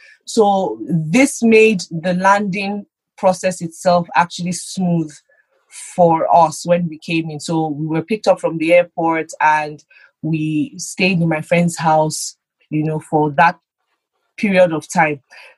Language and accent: English; Lagos, Nigeria; So I grew up in Lagos.